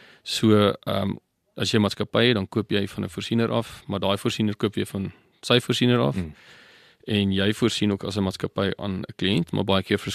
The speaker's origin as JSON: {"language": "Afrikaans", "town": "Barberton", "region": "Mpumalanga", "country": "South Africa", "lives_now": "George, South Africa", "said": "so ek is van George. Ek is aanvanklik kom ek van Barberton af, wat in die Oos-Transvaal was, 'n baie stadium, Mpumalanga nou."}